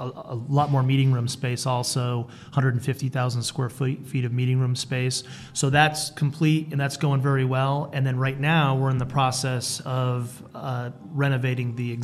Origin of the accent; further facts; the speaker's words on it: Rhode Island, United States; So I'm originally from Rhode Island